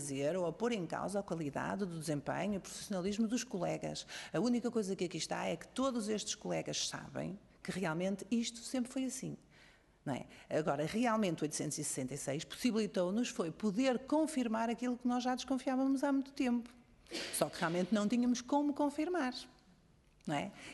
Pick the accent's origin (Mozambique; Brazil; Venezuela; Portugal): Portugal; Chaves, Vila Real; now in Braga, Portugal; Eu sou de Chaves, fiz a minha formação na Universidade do Minho, vivo em Braga